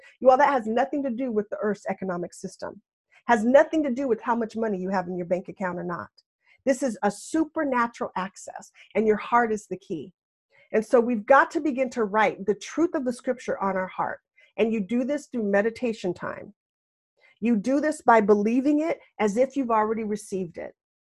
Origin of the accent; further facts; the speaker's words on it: Washington, United States; And I grew up with the Seattle Seahawks. I'm from Washington State. And we had season tickets most of my life.